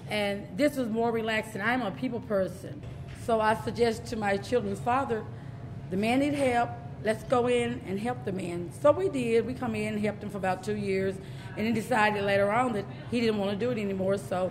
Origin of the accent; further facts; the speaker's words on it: United States; I'm born and raised in Monroe County. Been here all my life.